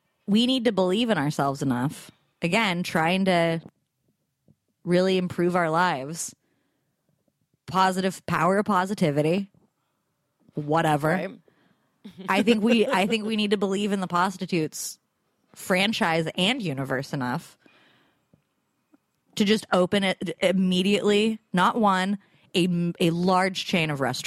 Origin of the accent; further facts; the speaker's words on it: Scotland, United Kingdom; Hey, I'm Scottish, so I'm going to tell it like it is. That's my Scottish accent.